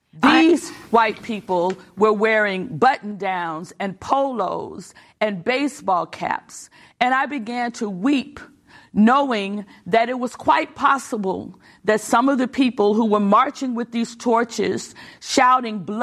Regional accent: Birmingham, Alabama, United States; I'm from Birmingham, Alabama. I was raised there. I've seen Klan rallies before.

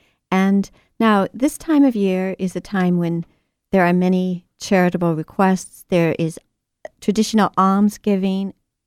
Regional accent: Madison, Wisconsin, United States; Yeah, I'm from Madison. I guess I can say it.

